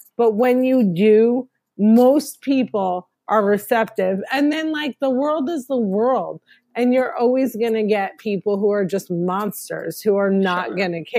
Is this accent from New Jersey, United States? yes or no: yes; New Jersey, United States; I'm an American comedian born and raised in New Jersey, but I'm also fluent in Arabic, and I'm a pioneer of stand-up comedy in the Arab world.